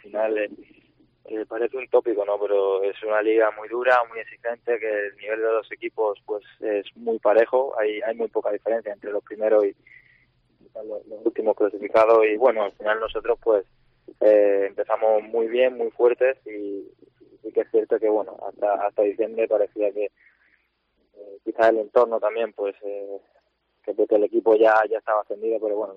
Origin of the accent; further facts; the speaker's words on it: Málaga, Andalusia, Spain; de mi tierra, soy malagueño, también soy malaguista